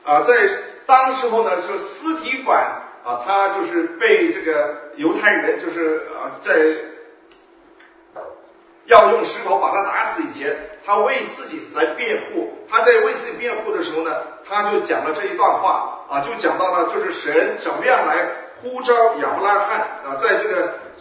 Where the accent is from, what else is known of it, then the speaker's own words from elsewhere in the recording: Lanzhou, Gansu, China; 有些人知道我是从兰州来，我生在兰州的，兰州呢我们还有个公园就叫黄河母亲呢